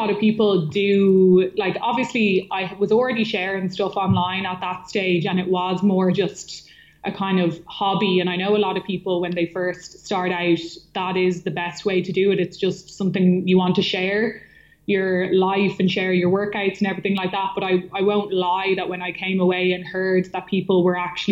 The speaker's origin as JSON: {"language": "English", "town": "Dublin", "region": "Leinster", "country": "Ireland", "tie": "born or raised there", "said": "I grew up in South County Dublin, went to school in Donnybrook in a school called Muckross."}